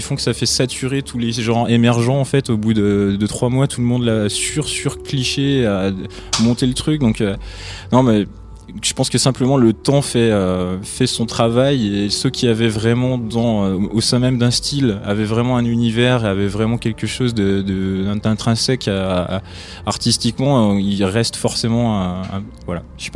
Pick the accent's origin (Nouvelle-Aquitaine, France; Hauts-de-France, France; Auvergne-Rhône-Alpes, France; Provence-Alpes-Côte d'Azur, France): Auvergne-Rhône-Alpes, France; Lyon; Après moi je viens de Lyon